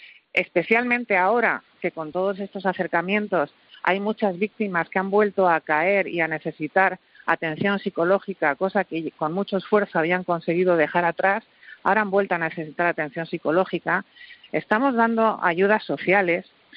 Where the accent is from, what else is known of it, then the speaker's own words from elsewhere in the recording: San Sebastián, Basque Country, Spain; Yo soy de San Sebastián